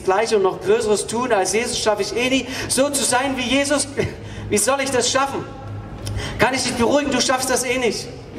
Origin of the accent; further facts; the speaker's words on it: Saxony, Germany; ich bin auf dem Bauernhof aufgewachsen. Wir hatten so einen großen Hof, unserem Dreiseitenhof im Erzgebirge.